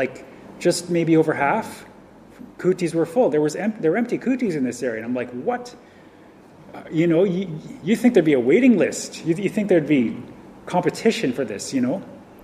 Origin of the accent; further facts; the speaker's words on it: Canada; Like, I'm from Canada, and Canadian culture and Sri Lankan culture, like, they are very different